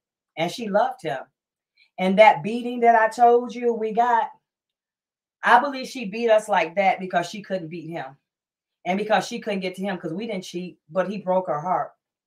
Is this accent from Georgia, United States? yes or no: yes; Columbus, Georgia, United States; also born or lived in Detroit, Michigan; I am a preacher's daughter. Born and raised in Columbus, Georgia, but I was raised in Detroit as well.